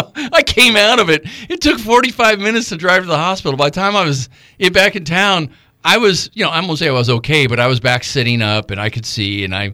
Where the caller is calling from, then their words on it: Fairbanks, Alaska, United States; Okay, this is Fairbanks. I'm talking from Fairbanks.